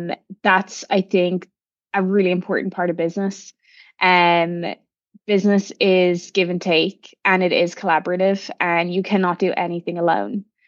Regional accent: Rathfarnham, County Dublin, Ireland; now in New York, United States; Yeah, so I'm from Rathfarnham in Dublin, and I was always, you know, I always loved hard work, that's for sure.

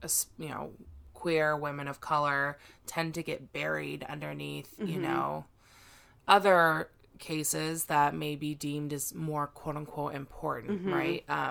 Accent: Houston, Texas, United States; I'm from Houston. I should mm-hmm. know about this.

